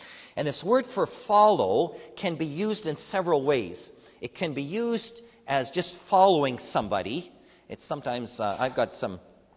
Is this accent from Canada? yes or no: yes; Saskatchewan, Canada; also born or lived in McGregor, Manitoba; I'm born in McGregor, just west of here, and we lived in Manitoba here for my first 9 years, and then we moved to Saskatchewan.